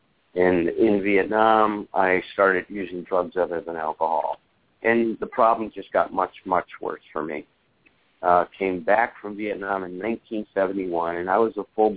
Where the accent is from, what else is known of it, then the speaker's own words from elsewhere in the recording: Chicago, Illinois, United States; I grew up in Chicago. We'd go to the museums, the Lincoln Park Zoo, Foster Avenue Beach.